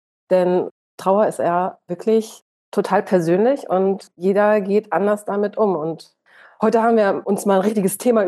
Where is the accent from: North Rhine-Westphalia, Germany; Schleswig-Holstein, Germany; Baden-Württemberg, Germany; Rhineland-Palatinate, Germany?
North Rhine-Westphalia, Germany; Ich komme aus Ostwestfalen und Bielefeld ist so unfassbar protestantisch.